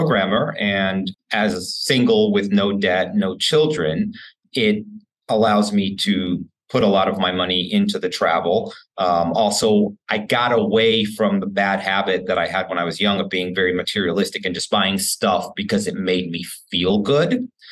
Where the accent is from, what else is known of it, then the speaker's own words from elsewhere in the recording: Houston, Texas, United States; So it just makes me sad that in my hometown of Houston and many other cities around the country